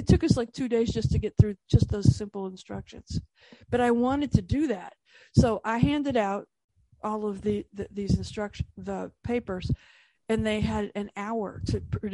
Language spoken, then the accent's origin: English; United States; I'm from the United States. So what I learned as a child